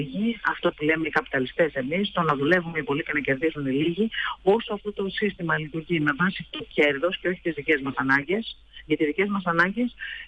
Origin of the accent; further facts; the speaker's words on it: Thessaloniki, Central Macedonia, Greece; τα φιλιά μου στη Θεσσαλονίκη, είναι η πατρίδα μου.